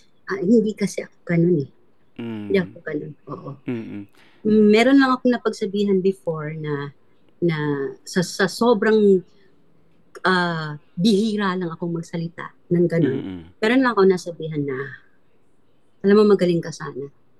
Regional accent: Cebu, Central Visayas, Philippines; So, galing ako sa Cebu eh.

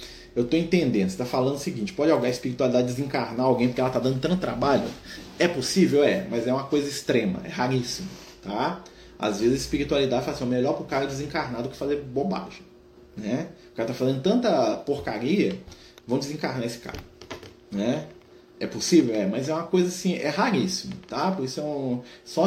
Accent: Goiás, Brazil; now in Salvador, Brazil; Sou goiano e moro em Salvador.

